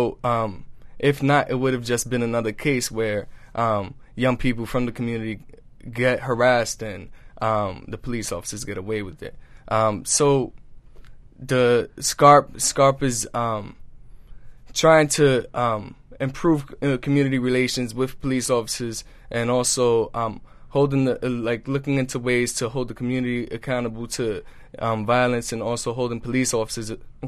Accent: Bushwick, New York, United States; because I'm from Bushwick, born and raised in Bushwick, and I know people from the community

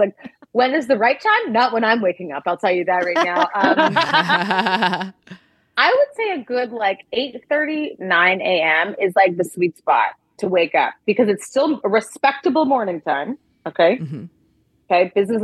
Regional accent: Canada; now in United States; I grew up in Canada where like, you know, God, I've never, people don't walk around with guns.

